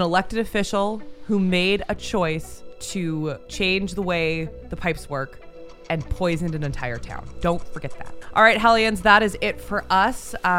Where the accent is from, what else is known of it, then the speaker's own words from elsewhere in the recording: Michigan, United States; because Michigan, as my home state, is fucking freezing.